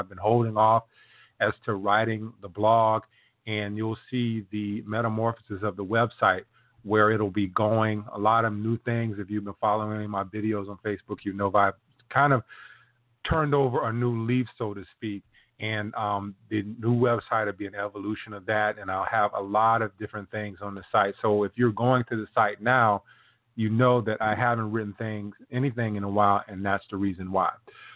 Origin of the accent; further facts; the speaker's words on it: South Carolina, United States; I'm from South Carolina, so I hear many of those old sayings